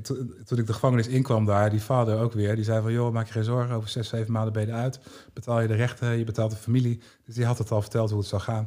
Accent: Netherlands; ik kom uit Nederland.

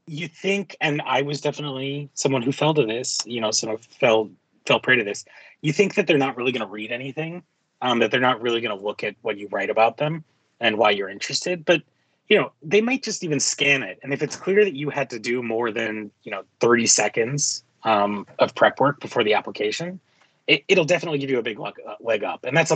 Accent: New York City, New York, United States; For all of my being born and raised in New York City, never worked like a real job in the States.

